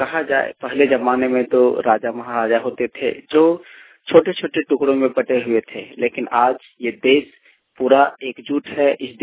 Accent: Jharkhand, India; मैं ग्राम फूटा पोजदासू थाना कस्मा जिला बोकारो से हूँ, झारखंड का निवासी हूँ।

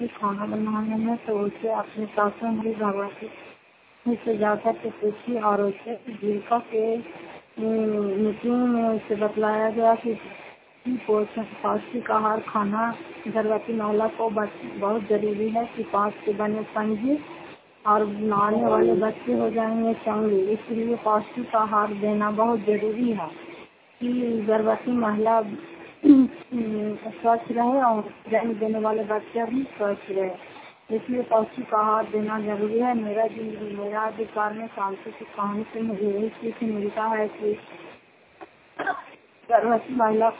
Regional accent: Bihar, India; जिला नालंदा राय सत्ता ब्लॉक के निवासी हूँ

